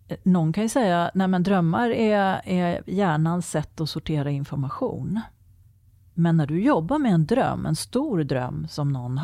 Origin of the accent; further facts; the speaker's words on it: Sweden; för att vi är så pass rationella som vi svenskar är.